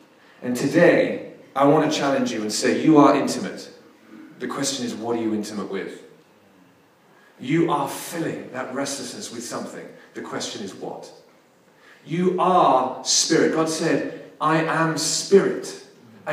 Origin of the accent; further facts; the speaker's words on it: London, United Kingdom; So I was raised in London, in a suburb in London.